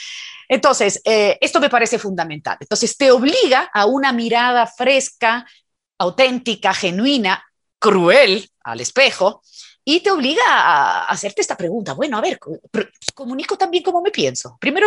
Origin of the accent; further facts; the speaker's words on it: Italy; now in Ecuador; yo soy italiana y cuando llegué al país por primera vez, sí me lo pregunté a mí misma, digo, bueno, más allá de mi proyecto personal, ¿no? Porque me vine concretamente porque me casé con un ecuatoriano y ya mis hijos son medio italianos y medio ecuatorianos